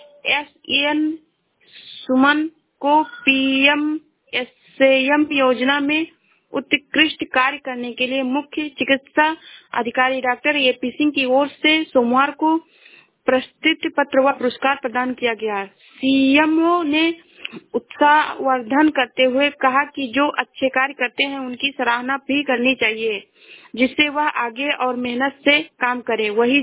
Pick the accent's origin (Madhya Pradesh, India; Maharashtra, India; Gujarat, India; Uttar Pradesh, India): Uttar Pradesh, India; मैं जिला श्रावस्ती से हूँ।